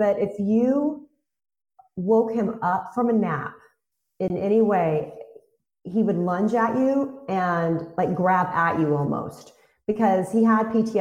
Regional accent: Houston, Texas, United States; Born and raised in Houston, yes.

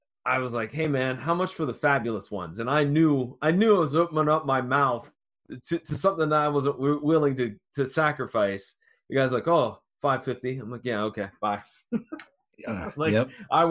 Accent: Pennsylvania, United States; and that's because growing up near Pittsburgh, I never got a Bruno Sammartino

